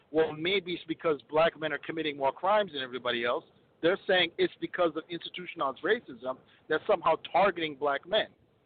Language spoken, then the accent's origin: English; Minneapolis, Minnesota, United States; Like, in my city, I'm from Minneapolis. You know, in 93, when I was a young kid, we had the highest murder rate in the country